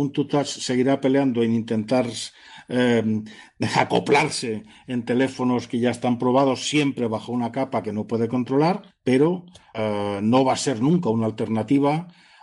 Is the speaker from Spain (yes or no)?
yes; Madrid, Community of Madrid, Spain; yo como muchos madrileños que andamos por el centro.